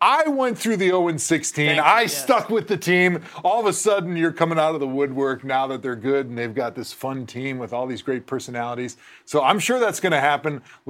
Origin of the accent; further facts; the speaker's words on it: Wisconsin, United States; I was a Packer fan growing up in Wisconsin